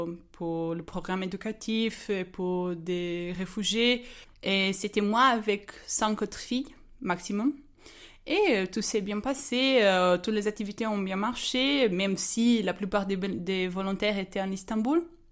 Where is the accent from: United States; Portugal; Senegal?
Portugal; French is a second language; j'ai 25 ans et je suis portugaise. Mais alors, tu peux comprendre que j'ai un petit peu d'accent.